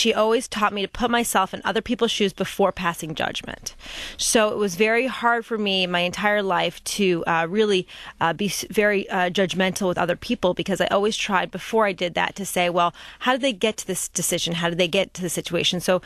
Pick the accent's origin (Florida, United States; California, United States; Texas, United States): California, United States; El Cajon; I grew up in San Diego. I grew up in El Cajon, which is in the East County of San Diego.